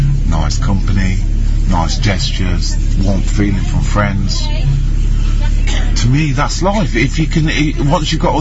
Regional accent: Coventry, West Midlands, United Kingdom; Well, me personally, when I grew up in Coventry, I found, through the football and whatever, I felt like a family connection with friends.

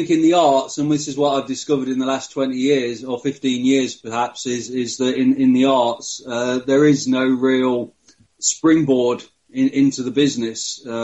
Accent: Nottingham, East Midlands, United Kingdom; using Nottingham, which is my hometown, as my project base

